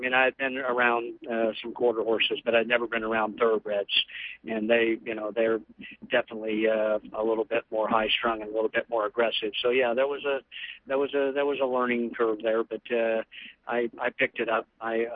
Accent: Indianapolis, Indiana, United States; now in Ocala, United States; Well, I had a friend in high school whose father raced quarter horses, and just on the outskirts of Indianapolis, they had a farm.

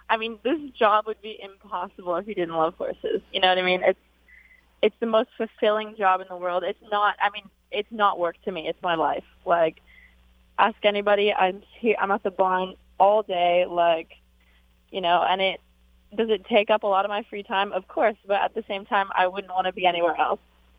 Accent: Arcadia, California, United States; So I grew up right in Arcadia, California, right across from Santa Anita.

